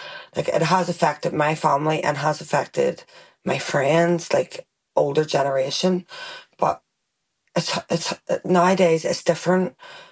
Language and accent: English; Belfast, Northern Ireland, United Kingdom; There is a lot of good people in the New Lodge area. Like I came from the Lodge, so I know I'm a good person, and yeah.